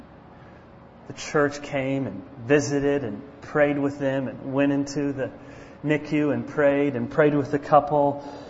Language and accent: English; Jenison, Michigan, United States; I grew up in the church. Some of you know I grew up in Jenison. Went to Hager Park Reformed Church there.